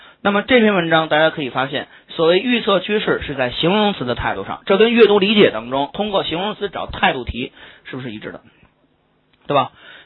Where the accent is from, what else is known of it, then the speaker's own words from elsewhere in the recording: China; 就拿这个段落来看，我们中国人会怎么说呢？